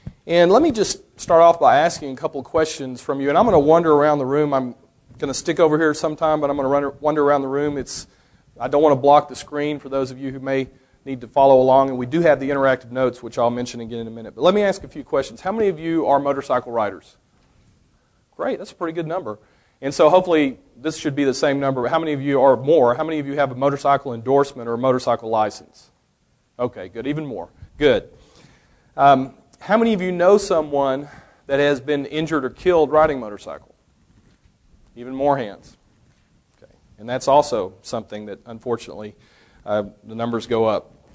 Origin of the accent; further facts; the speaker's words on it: Arlington, Texas, United States; I'm from City of Arlington, which is a sleepy little suburb smack dab between Fort Worth and Dallas of about 400,000 people.